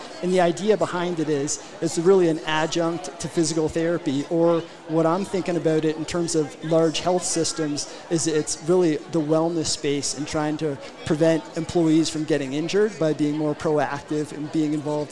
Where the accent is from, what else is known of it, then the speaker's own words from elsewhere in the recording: Toronto, Ontario, Canada; now in Denver, United States; Yeah, I'm actually just from Canada, just outside of Toronto, but now living here in Denver.